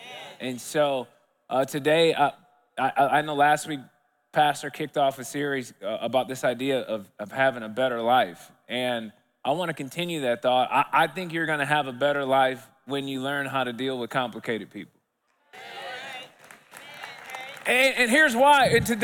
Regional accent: Dallas, Texas, United States; I'm from Dallas and I've got a beautiful family, a wife of 12 years and two children.

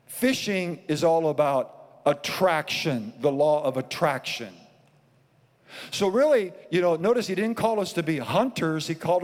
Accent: Iowa, United States; Now, see, I grew up in Iowa, and, you know, Iowa is known for a lot of things, but one of the things it's known for is cornfields.

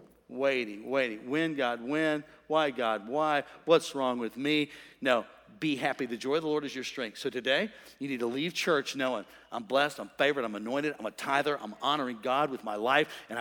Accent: St. Louis, Missouri, United States; I grew up super poor in St. Louis. We didn't have any money.

